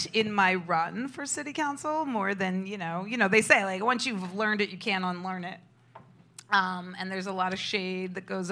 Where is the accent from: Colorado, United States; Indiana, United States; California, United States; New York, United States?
New York, United States; New York City; I grew up in Hell's Kitchen, so I don't know how many of you know what Hell's Kitchen was like in the 80s and 90s.